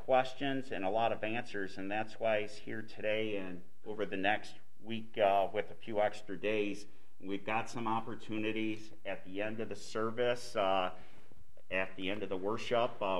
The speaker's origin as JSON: {"language": "English", "town": "Lansing", "region": "Michigan", "country": "United States", "tie": "born or raised there", "said": "Brian and his sister, Anita, I grew up with in Lansing"}